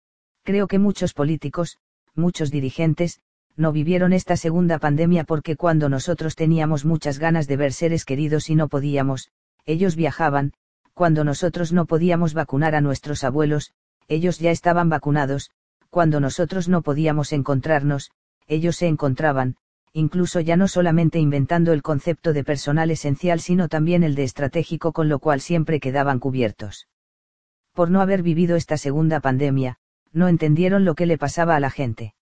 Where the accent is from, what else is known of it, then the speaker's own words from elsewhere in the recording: Argentina; en el caso nuestro, como sociedad argentina, así como a veces tenemos problemas para escuchar